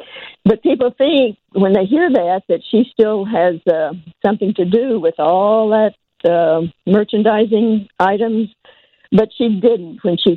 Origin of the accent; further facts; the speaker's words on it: Oklahoma, United States; moved away; And when I went to California I grew up in Oklahoma and went to California in 1960 and got some really good jobs.